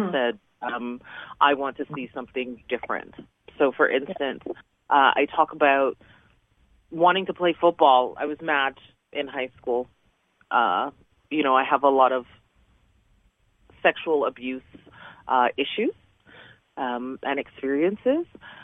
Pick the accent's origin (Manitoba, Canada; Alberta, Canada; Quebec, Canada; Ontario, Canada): Alberta, Canada; Calgary; I was bullied a lot in my youth growing up in Calgary.